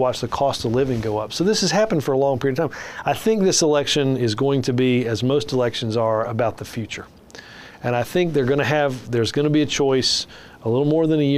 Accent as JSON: {"language": "English", "region": "the South", "country": "United States", "lives_now": "North Carolina, United States", "said": "I'm from the South, and how long is it going to take for Democrats to come back to the South?"}